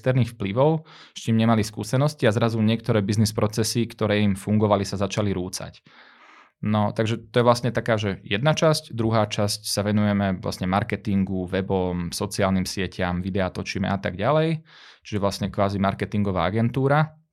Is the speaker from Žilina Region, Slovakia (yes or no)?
no; Rimavská Sobota, Banská Bystrica Region, Slovakia; moved away as an adult; ja keď som sa dokázal z Rimavskej Soboty, z bežnej obchodnej akadémie, s tým, že som nebol jednotkár, dostať do zahraničia a následne akože študovať po celom svete